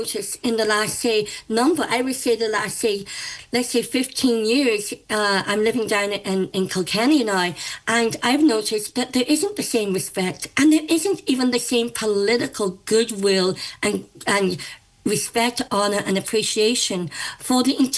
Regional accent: Derry, Northern Ireland, United Kingdom; also born or lived in Naas, Ireland; I grew up in Derry, and even Derry people, including Donegal, if you saw the Irish Defence Forces, you treated them with such respect.

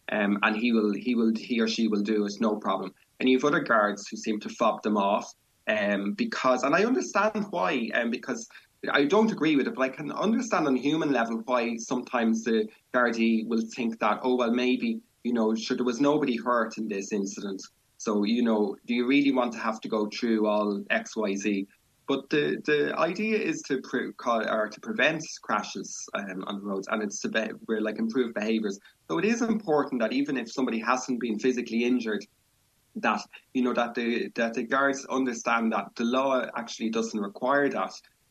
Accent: Dublin, Leinster, Ireland; also born or lived in Cork; now in Waterford, Ireland; I'm from Dublin, but I'm based in Waterford, but lived in Cork for a good while, so a bit all over the place.

